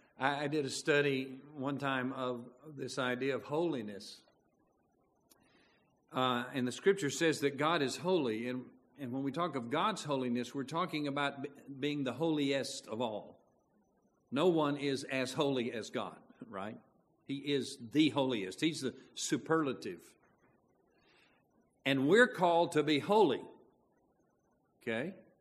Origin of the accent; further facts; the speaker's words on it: California, United States; I'm from California, but I just had on slacks and a nice shirt.